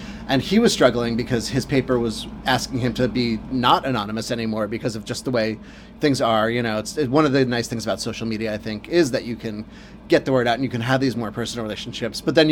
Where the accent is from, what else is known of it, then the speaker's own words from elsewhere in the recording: Queens, New York, United States; born there; You know, I was born in Queens and going there.